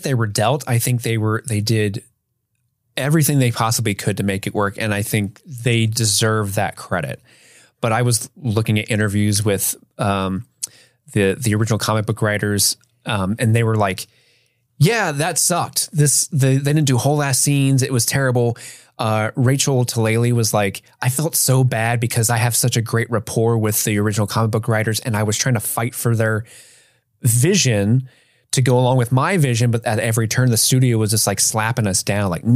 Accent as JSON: {"language": "English", "country": "United Kingdom", "said": "I'm a British person."}